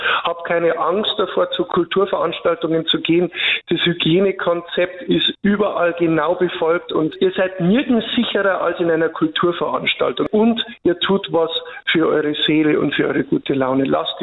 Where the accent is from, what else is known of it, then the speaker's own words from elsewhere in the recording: Landshut, Bavaria, Germany; born there; Ich bin ja in Landshut schließlich geboren und habe lange Zeit auch gewohnt dort